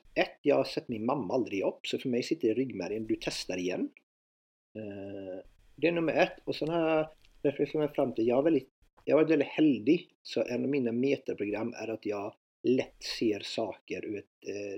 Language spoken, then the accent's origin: Swedish; Sweden; moved away as an adult; now in Norway; När jag flyttade från Sverige. Jag flyttade hit när jag var runt 20. Jag bodde här jag är inne på mitt 14 år nu. Uppvuxen i Sverige, bodde i 17 år.